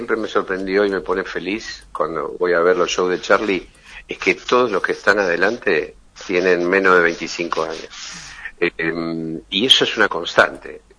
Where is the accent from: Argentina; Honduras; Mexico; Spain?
Argentina; Nosotros como argentinos